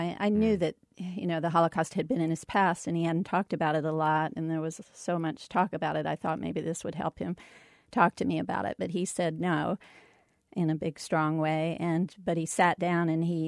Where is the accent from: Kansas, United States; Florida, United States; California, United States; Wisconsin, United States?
Florida, United States; and I ended up growing up in Brevard County, where my father was a family doc.